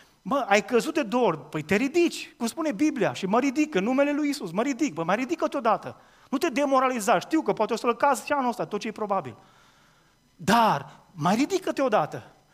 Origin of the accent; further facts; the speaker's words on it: Romania; Deci sunt român și sunt obișnuit cu asta.